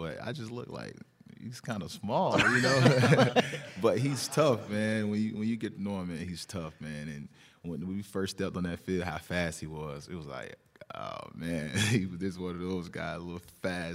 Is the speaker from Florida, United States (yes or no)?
yes; Florida, United States; So I'm like, man, I'm from Florida.